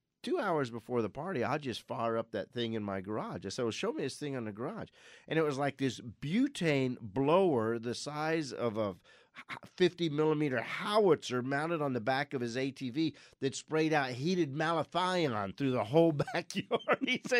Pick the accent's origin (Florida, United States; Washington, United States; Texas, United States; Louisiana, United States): Louisiana, United States; You know, I'm from South Louisiana, and you have to have it completely screened in.